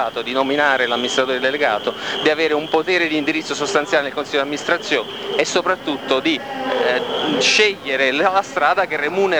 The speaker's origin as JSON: {"language": "Italian", "town": "Naples", "region": "Campania", "country": "Italy", "said": "Allora, siamo di Napoli"}